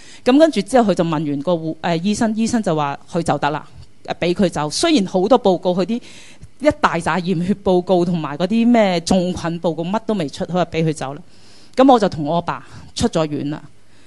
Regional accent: Chaozhou, Guangdong, China; 我哋潮州人嚟嘅

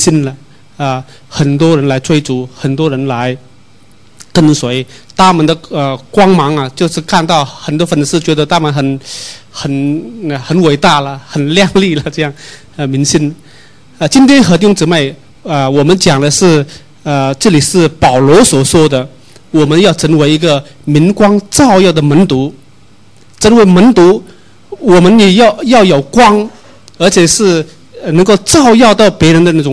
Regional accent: Guangxi, China; now in Hong Kong; 我来自广西，来自永水，我来香港有三年多，差不多四年了，所以目前在香港生活了

